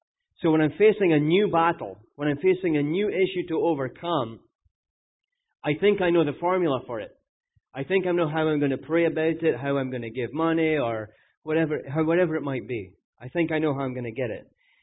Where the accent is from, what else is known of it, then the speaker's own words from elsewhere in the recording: Scotland, United Kingdom; now in United States; I'm from Scotland. This is America.